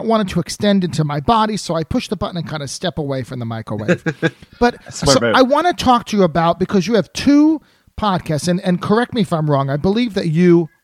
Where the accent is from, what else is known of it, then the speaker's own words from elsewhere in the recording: New Jersey, United States; also born or lived in New York; I grew up in New Jersey. I lived in New York forever.